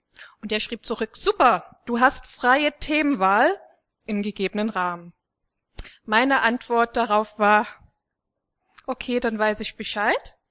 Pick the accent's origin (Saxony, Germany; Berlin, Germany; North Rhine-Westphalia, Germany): Saxony, Germany; Dresden; now in Kassel, Germany; Ursprünglich komme ich eigentlich aus Dresden, wohne zurzeit in Kassel